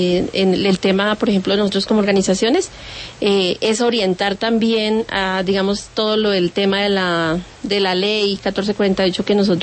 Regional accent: Mapiripán, Meta, Colombia; nosotros como organización somos del municipio de Mapiripán, somos sobrevivientes de la masacre

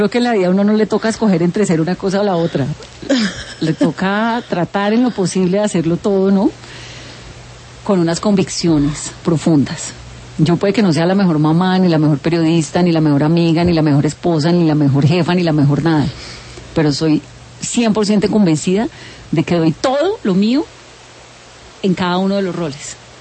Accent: Pacific region, Colombia; Acabo de ir al Chocó. Soy del Pacífico.

